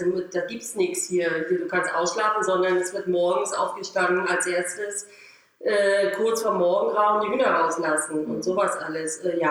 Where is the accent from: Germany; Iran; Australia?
Germany; Mecklenburg-Vorpommern; moved away as an adult; now in Berlin, Germany; ich bin waschechte Mecklenburgerin. Mhm. Ich bin geboren und aufgewachsen in Mecklenburg. Ja, ja, 1974